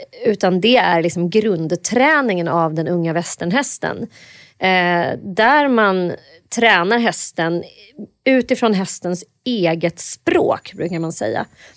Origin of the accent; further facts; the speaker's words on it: Åre, Jämtland County, Sweden; born there; Och jag föddes i Åre och då bodde mina föräldrar där.